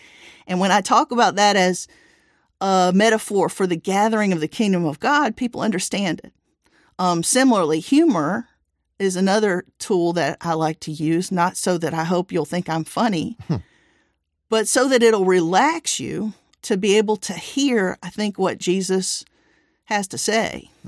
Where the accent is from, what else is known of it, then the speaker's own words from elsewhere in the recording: the South, United States; I come from the South, where we tell stories as parts of the toolbox that we bring to the table.